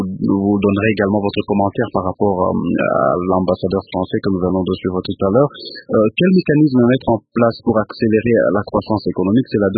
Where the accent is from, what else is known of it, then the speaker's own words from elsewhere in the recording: DR Congo; Il y a une question fondamentale que nous devons nous poser nous-mêmes en tant que Congolais.